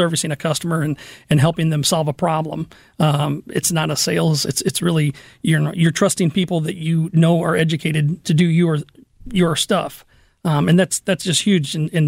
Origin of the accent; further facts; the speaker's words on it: Fenton, Missouri, United States; now in Crestwood, United States; I grew up in Fenton. Lived there most of my life. Went to Eureka High School, and then over to South County Tech for the last 2 years, moved out to Kirkwood